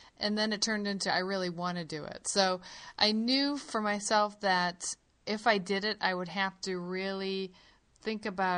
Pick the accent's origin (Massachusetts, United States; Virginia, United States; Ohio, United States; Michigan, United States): Massachusetts, United States; I don't know if it's growing up in the Boston area, but that distance was just so much more than a half marathon.